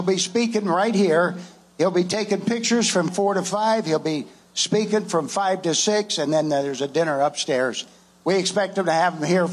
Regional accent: Nevada, United States; I'll be 71 this year. And I want to tell you, I'm a Nevadan through and through.

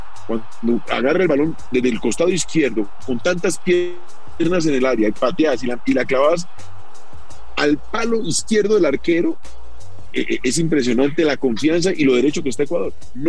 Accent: Colombia; lo que nosotros como colombianos deseamos

